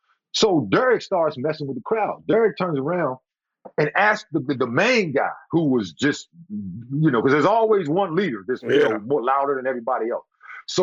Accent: the South, United States; because again, you know, I'm from the South.

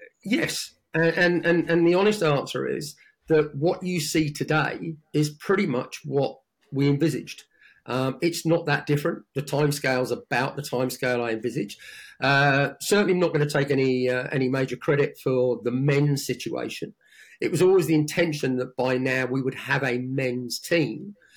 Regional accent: Luton, East of England, United Kingdom; I grew up in Luton, where we had something like 20 teams at one stage.

